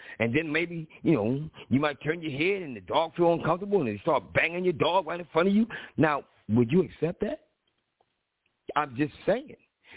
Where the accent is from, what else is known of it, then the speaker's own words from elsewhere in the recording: Philadelphia, Pennsylvania, United States; just like he said, he's from Compton, I'm from Philly. I'm a whole different type of terminology.